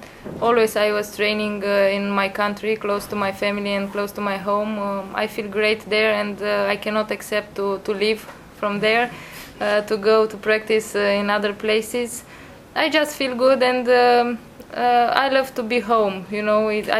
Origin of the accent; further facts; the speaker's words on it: Romania; Yeah, we are both from Romania and same age almost.